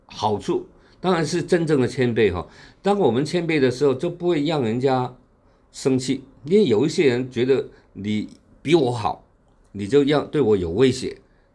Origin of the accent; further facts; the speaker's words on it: China; 我们中国人